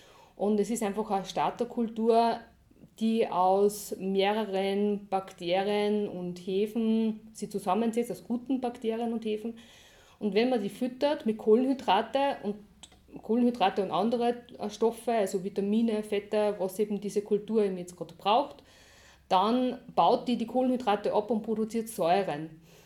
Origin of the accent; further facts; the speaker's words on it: Wartberg ob der Aist, Upper Austria, Austria; ich komme aus Wartburg ob der Eist. Ich habe einen Sohn, den habe ich schon sehr jung gekriegt, war lange alleinerziehend, wohne jetzt auf einem Bauernhof mit meinen Lebensgefährten